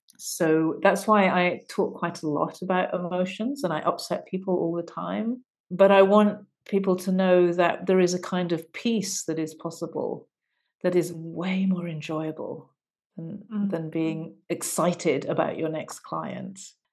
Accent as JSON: {"language": "English", "country": "United Kingdom", "said": "having grown up in an emotionally repressed culture, being British."}